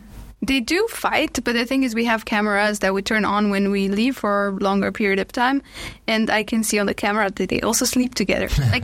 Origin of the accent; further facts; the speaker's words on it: Romania; I mean, I come from Romania, so I did that.